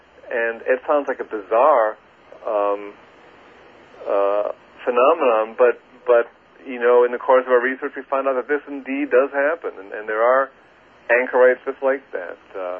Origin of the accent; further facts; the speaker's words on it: Westport, Connecticut, United States; I grew up in Westport, Connecticut, and he grew up in Wellesley